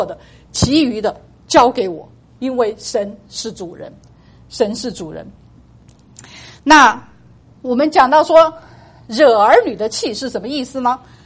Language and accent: Chinese; China; 所以我们中国父母做得这么辛苦却不受他们的尊重，为什么呢？因为我们中国人喜欢孩子之间比较